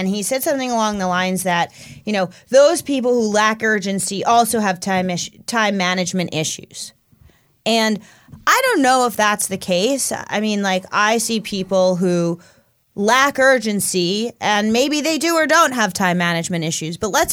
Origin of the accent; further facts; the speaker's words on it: New York, United States; for me, it's like a virtue of growing up in New York.